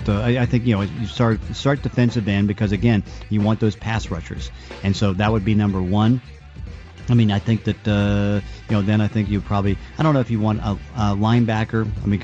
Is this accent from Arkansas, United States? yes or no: no; Pittsburgh, Pennsylvania, United States; Pittsburgh, because I'm from Pittsburgh, so that may not go in.